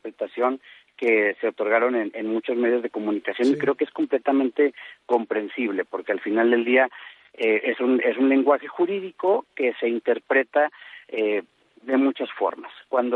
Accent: Mexico; nos debería de preocupar e interesar a todos y cada uno como mexicanos

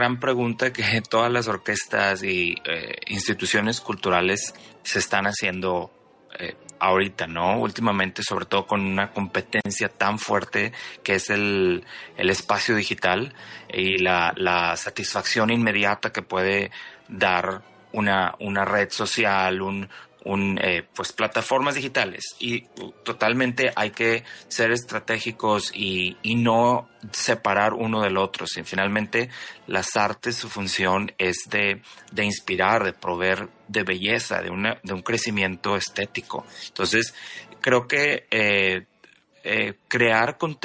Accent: Mexico; also born or lived in Monterrey / Houston; now in New York, United States; tengo ya casi 15 años de radicar en la ciudad de Nueva York. Me salí de México, ahora sí que relativamente joven, para estudiar, para continuar mis estudios musicales. Estuve en Monterrey, en el conservatorio, en la Escuela Superior de Música y Danza, y de ahí me fui para Houston a hacer estudios de posgrado

